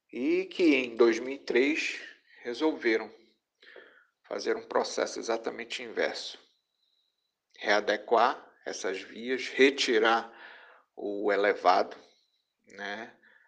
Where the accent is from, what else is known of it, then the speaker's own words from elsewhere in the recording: Manaus, Amazonas, Brazil; é necessário que nós, né, como manauaras, né, nós possamos nos reconectar com essa natureza